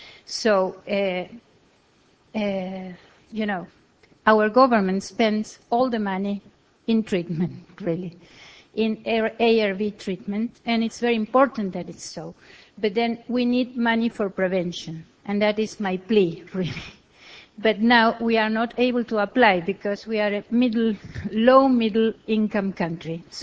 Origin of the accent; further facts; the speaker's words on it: Argentina; English is a second language; I am from Argentina.